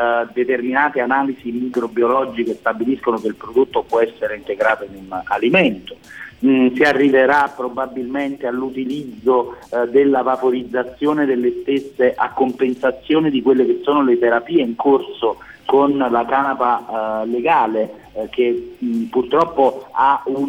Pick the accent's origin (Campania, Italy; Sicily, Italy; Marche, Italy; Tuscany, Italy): Campania, Italy; Naples; Ora, da napoletano, passami un farmaco, perché è un racconto.